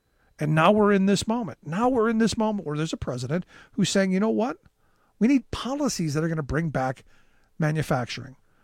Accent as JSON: {"language": "English", "town": "Cleveland", "region": "Ohio", "country": "United States", "tie": "born or raised there", "said": "Because I lived through deindustrialization when I grew up in Cleveland."}